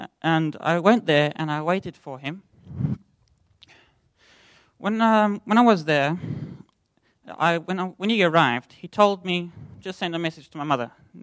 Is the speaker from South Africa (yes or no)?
yes; South Africa; So I'm actually from South Africa.